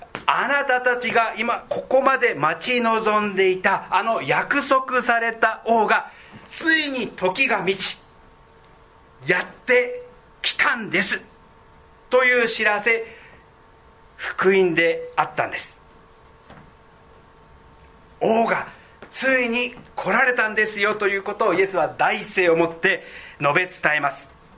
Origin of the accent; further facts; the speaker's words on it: Hanno, Saitama, Japan; 私は北ナザレではなく埼玉の西部飯能の出身です。そして飯能でなんですけど、昔はさらにその山奥、旧名栗村と呼ばれた非常に埼玉県の中でもど田舎の出身ですが